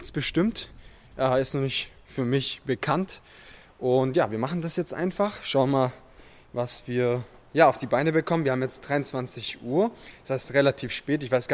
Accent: Germany; Du kommst ja aus dem Norden Ostdeutschland, ich komme aus dem Süden

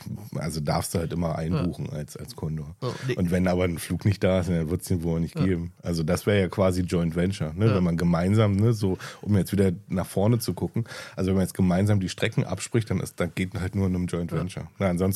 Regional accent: Berlin, Germany; Aber wir als Berliner empfinden irgendwie Hamburg oder Rostock oder so, das sind halt irgendwie Städte

